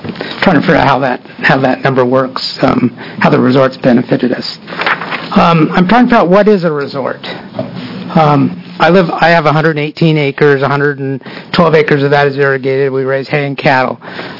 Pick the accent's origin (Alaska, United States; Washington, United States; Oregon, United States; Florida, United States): Oregon, United States; I'm from Crook County.